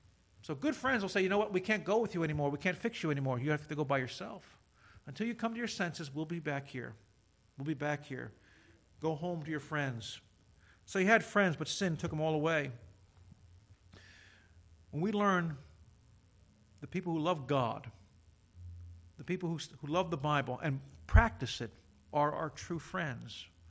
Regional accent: Kearney, United States; They say, where'd you grow up? In Kearney? You're pastoring? In your hometown? Yeah.

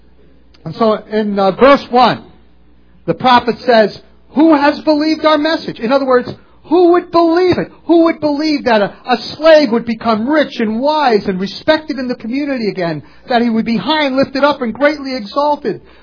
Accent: Manhattan, New York, United States; So I wore, because I'm from Manhattan, I wore a suit, you know.

